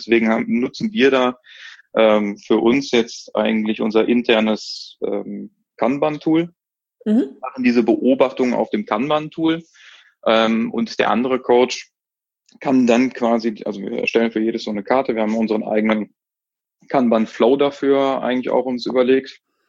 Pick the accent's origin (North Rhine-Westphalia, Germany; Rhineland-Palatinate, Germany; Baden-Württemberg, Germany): North Rhine-Westphalia, Germany; Cologne; ich bin ja jetzt aus Köln